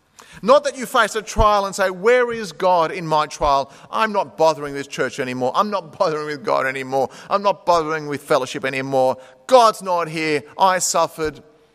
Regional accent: Australia; And friends, growing up in Australia

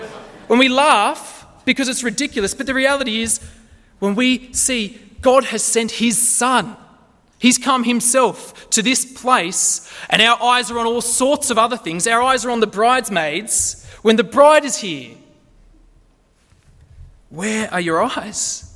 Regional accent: Lithgow, New South Wales, Australia; I'm from Lithgow, and even my mates couldn't deal with this guy.

